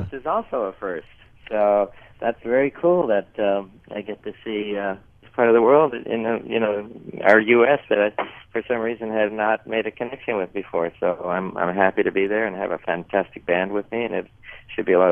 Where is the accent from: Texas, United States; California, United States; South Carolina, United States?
California, United States; Los Angeles; And I grew up in Los Angeles, and, you know, the early 60s was a great time for music in general